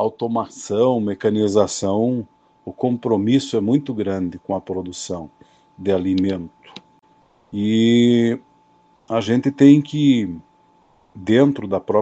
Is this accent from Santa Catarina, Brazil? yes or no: yes; Água Doce, Santa Catarina, Brazil; Então, é nessa forma que vem retratando aqui o local onde eu me criei. Ele é muito ligado ao tropeirismo, né? Água Doce tem esse nome por causa dos tropeiros.